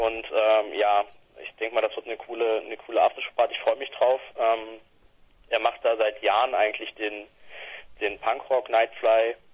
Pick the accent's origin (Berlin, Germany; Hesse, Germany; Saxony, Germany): Saxony, Germany; aus meiner alten Heimat, aus Ostsachsen.